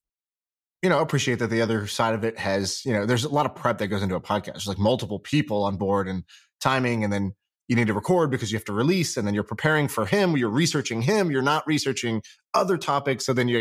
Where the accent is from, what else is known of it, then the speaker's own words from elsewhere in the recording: California, United States; And also I came from California, and in California, there's just like COVID, you know, precaution everywhere.